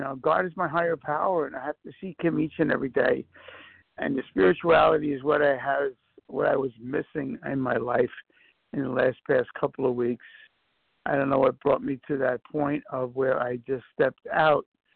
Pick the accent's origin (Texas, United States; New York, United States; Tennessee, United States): New York, United States; I'm from New York.